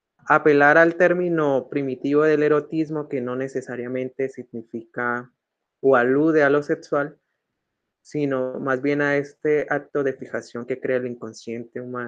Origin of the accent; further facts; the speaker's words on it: Bogotá, Colombia; now in Manizales, Colombia; yo no soy de Manizales, ¿no? Soy de Bogotá, me conocí con Sebastián desde Bogotá, y no sé, vine a parar acá por cuestiones del amor.